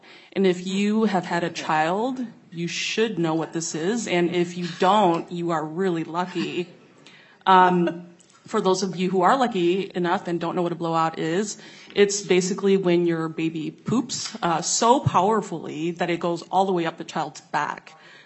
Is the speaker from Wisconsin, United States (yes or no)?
yes; Wisconsin, United States; now in Minnesota, United States; I'm originally from Wisconsin, but Minnesota winters are definitely harsher.